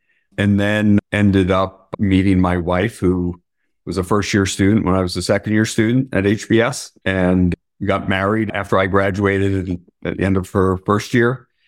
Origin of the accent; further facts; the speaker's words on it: St. Louis, Missouri, United States; also born or lived in Bronx; So I mostly grew up in the Midwest. I was born in the Bronx, but then my family quickly, we had moved out when I was very young. So I mostly grew up in St. Louis